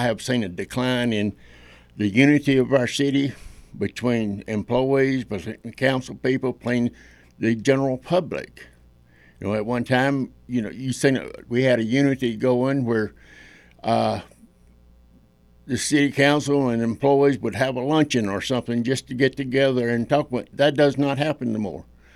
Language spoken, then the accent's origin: English; Adairsville, Georgia, United States; I'm a full-time, lifelong member of Bartow County. I was born and raised in Adairsville. I moved to New Harley in 1988.